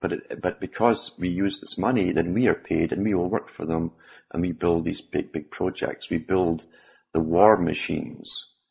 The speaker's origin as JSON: {"language": "English", "country": "United Kingdom", "tie": "born or raised there", "said": "Growing up in Britain, during a time of mass upheaval"}